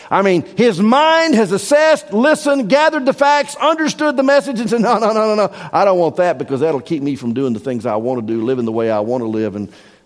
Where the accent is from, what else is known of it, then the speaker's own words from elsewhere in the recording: the South, United States; I was born and raised in the South